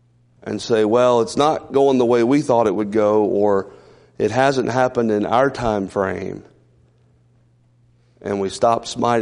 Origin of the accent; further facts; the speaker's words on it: Lebanon, Virginia, United States; from Lebanon, Virginia, and I'm a Virginia Tech fan